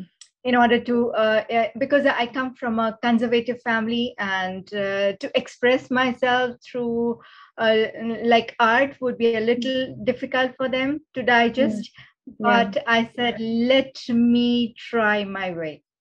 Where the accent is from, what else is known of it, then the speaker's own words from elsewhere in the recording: Mumbai, Maharashtra, India; I was born and brought up in Mumbai. I'm from a Gujarati family, very traditional and very conservative.